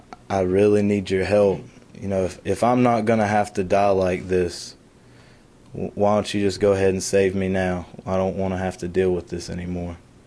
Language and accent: English; Union Grove, North Carolina, United States; Hey there … I'm from Union Grove, North Carolina. I grew up in a Christian home, my dad's a Baptist preacher